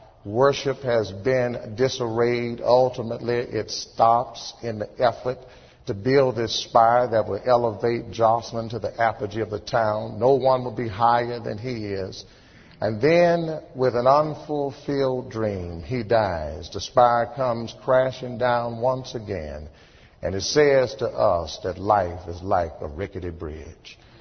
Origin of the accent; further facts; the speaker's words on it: Houston, Texas, United States; When I was growing up in Houston, we had a little service in church called BTU, Baptist Training Union.